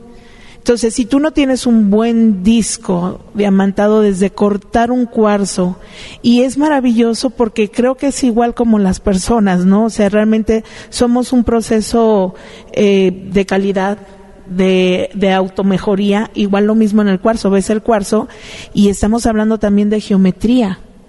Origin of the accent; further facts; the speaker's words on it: Santa Rosalía, Baja California Sur, Mexico; Yo crecí toda mi infancia en Santa Rosalía, que era mitad desierto, mitad mar.